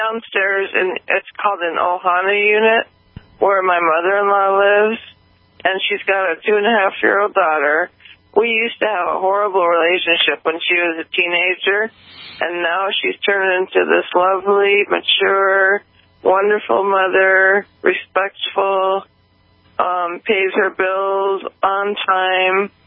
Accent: Hawaii, United States; I'm from Hawaii.

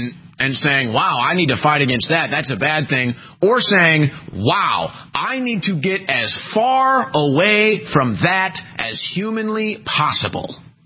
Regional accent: United States; I'm an American patriot. I love the American way of life.

